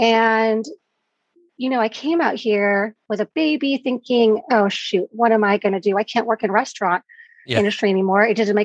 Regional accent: San Francisco, California, United States; also born or lived in Los Angeles; I am born and raised in San Francisco. I lived in LA for about 13 years.

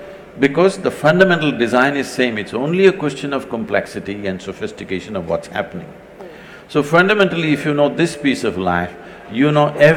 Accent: South India, India; You know, I'm a mystic from South India.

